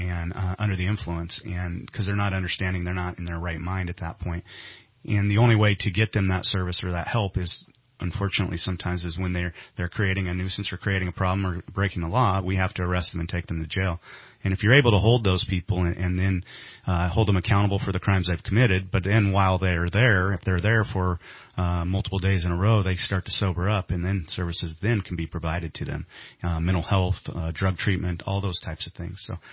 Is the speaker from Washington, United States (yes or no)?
no; California, United States; And I came from Humboldt County, and today's Shasta County reminds me a lot of Humboldt County 20 years ago